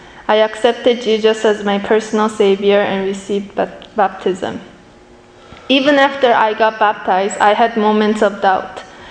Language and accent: English; Japan; also born or lived in Seoul, Korea; I was born in Seoul, Korea, and when I was four years old, our family moved to Japan.